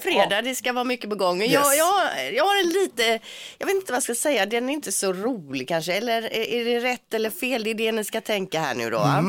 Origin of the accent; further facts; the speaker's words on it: Finland; För att jag är finne.